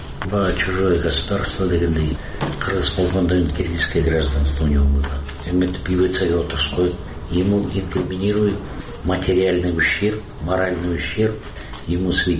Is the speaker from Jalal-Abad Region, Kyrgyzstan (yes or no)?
no; Bishkek, Kyrgyzstan; Фрунзе шаарында төрөлдүм. Өмүр бою шаарда жашадым. Семьямда 3 бала бар.